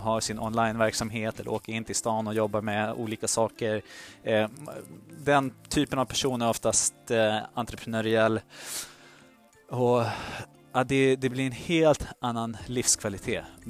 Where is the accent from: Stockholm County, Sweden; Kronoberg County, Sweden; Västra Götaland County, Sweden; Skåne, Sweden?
Stockholm County, Sweden; Stockholm; jag är liksom typisk stockholmare